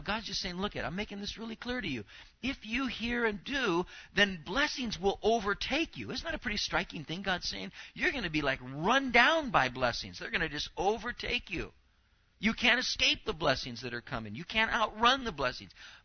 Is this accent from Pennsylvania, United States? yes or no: no; Anaheim, California, United States; also born or lived in Santa Ana / Costa Mesa; I grew up in the city. I grew up in Anaheim, and then, you know, lived in Santa Ana, Costa Mesa